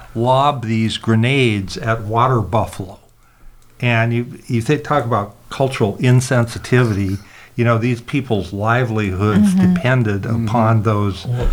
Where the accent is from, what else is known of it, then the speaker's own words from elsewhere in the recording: Seattle, Washington, United States; Here I was from Seattle, you know, so I was used to cold, wet climate.